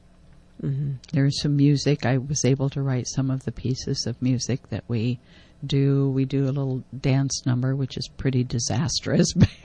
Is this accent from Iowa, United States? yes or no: yes; Iowa, United States; I grew up in Iowa, and something about small town Iowa, I just knew there was something more to the world than